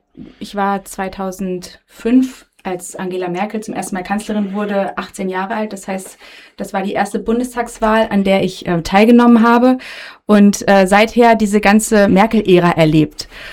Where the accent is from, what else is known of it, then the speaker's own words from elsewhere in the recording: Hameln, Lower Saxony, Germany; Ich bin 39 Jahre alt. Ich bin in Hameln geboren und hier aufgewachsen auf einem Bauernhof.